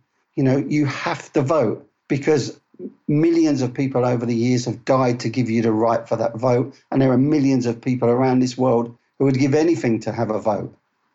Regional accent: United Kingdom; I'm always optimistic because I'm British.

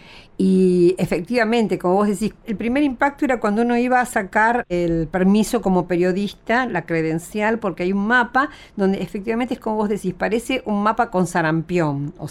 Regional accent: Argentina; yo como argentina, digamos, era neutra

